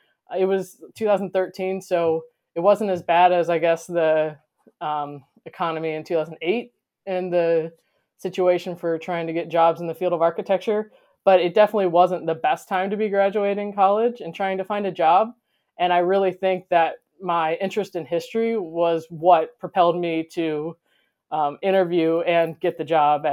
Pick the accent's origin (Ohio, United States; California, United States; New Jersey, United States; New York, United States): Ohio, United States; Massillon; So I was born in Ohio, grew up in Massillon, Ohio, ended up going to Kent State for architecture.